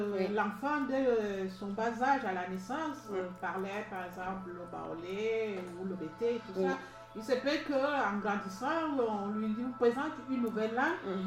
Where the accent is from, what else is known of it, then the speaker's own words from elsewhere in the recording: Gabon; moi je suis originaire du Gabon, il y a tellement beaucoup de langues